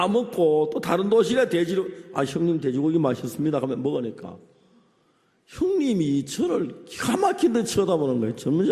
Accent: North Gyeongsang, South Korea; 아버지는 제 고향 경북 순산이라는 데서 어릴 때 태어나셔서 거기서 한평생 사시다가

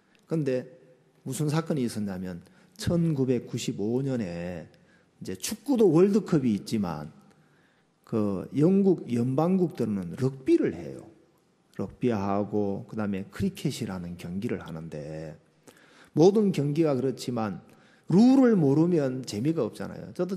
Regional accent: Jeongdongjin, Gangwon, South Korea; 강동면 정동진 땅골에서 지냈는데, 시골스럽죠. 정동진 있잖아요. 정동진. 해돋이 하면 그 다 가는데, 정동진에서 자랐어요.

